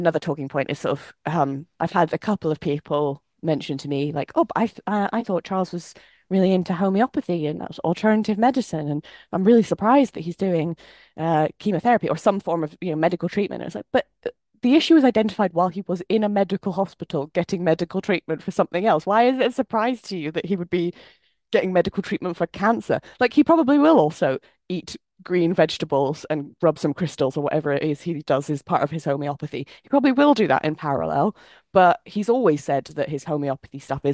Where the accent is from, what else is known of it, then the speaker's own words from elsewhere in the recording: Aberdeen, Scotland, United Kingdom; now in London, United Kingdom; And yet my mum and I went up to Aberdeen, which is where I'm originally from. And so I was traveling from London